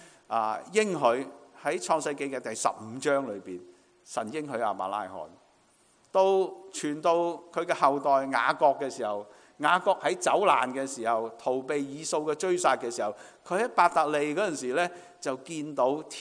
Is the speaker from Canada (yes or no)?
no; China; 我們中國人聽到就哇正啊，海味、野味。